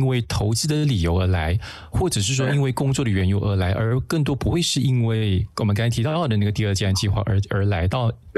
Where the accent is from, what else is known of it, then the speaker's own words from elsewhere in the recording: Malaysia; 那我们作为马来西亚人，当我们看我们自己的房地产的眼光可能就跟外国人不一样